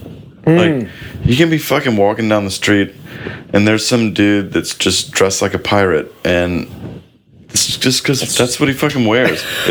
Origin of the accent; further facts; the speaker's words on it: Baton Rouge, Louisiana, United States; So I grew up in Baton Rouge, but my dad is from New Orleans, so I'd go to New Orleans a whole bunch.